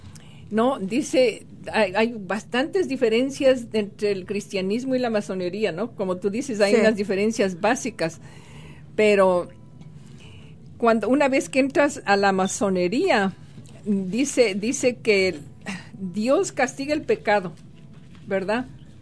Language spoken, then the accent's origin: Spanish; Ecuador; Yo vengo del Ecuador, y ahí yo no había oído nunca salir de la masonería.